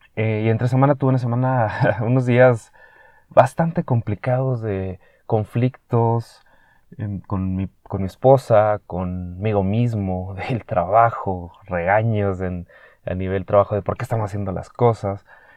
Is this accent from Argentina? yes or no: no; Chihuahua, Mexico; now in Guadalajara, Mexico; vivo en Guadalajara, México, una de las tres ciudades más importantes del país. Yo originalmente vengo de Chihuahua, México, capital, que está al centro del estado de Chihuahua, cerca de Texas, Estados Unidos. Y es una ciudad de 1.200.000 habitantes.